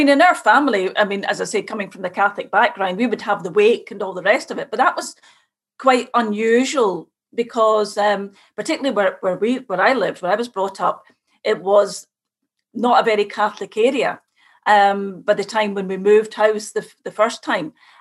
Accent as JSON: {"language": "English", "region": "Scotland", "country": "United Kingdom", "said": "I come from Scotland. I mean, I come from a Catholic background, of course, an Irish Catholic background."}